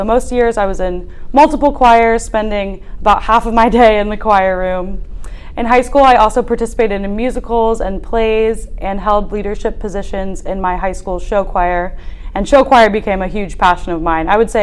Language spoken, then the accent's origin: English; Columbus, Ohio, United States; I'm from South Columbus. I graduated from Grove City High School.